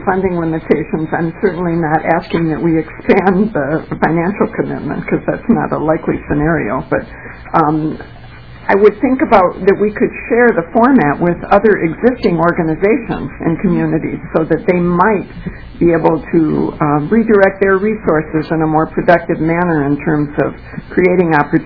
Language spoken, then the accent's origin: English; Mankato, Minnesota, United States; I'm from Mankato. We could use that kind of funding.